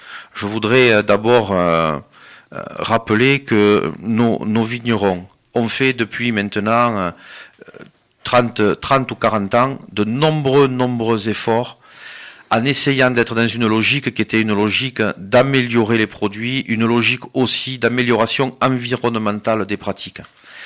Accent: Narbonne, Occitanie, France; Je suis né à Narbonne, j'ai toujours vécu à Narbonne.

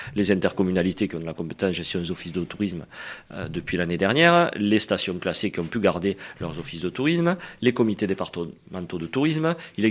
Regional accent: Occitanie, France; Et moi, je suis du Sud, dans les Corbières, au milieu

